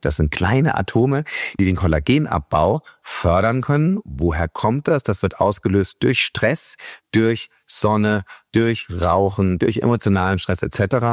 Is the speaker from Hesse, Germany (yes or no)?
yes; Darmstadt, Hesse, Germany; ich komme ja aus Darmstadt und in Hessen kann es im Sommer so richtig schwül sein.